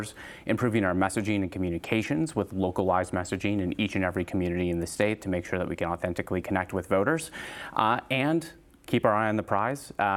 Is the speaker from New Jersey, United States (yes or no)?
no; Two Rivers, Wisconsin, United States; born there; I was born in Two Rivers, Wisconsin, and I think that the story of Two Rivers and neighboring Manitowoc mirrors a lot of communities around this state.